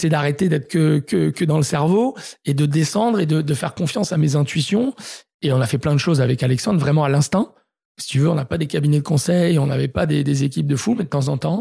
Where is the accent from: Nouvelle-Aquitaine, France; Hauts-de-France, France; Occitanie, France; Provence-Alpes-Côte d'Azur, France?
Provence-Alpes-Côte d'Azur, France; Marseille; moi, je suis marseillais